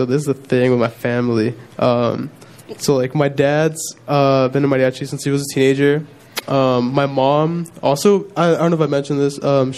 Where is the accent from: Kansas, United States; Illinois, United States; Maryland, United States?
Illinois, United States; Chicago; I'm from Chicago.